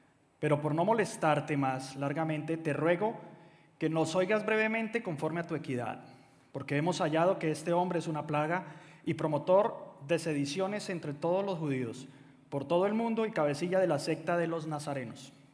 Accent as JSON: {"language": "Spanish", "country": "Colombia", "said": "también soy colombiano como Carolina"}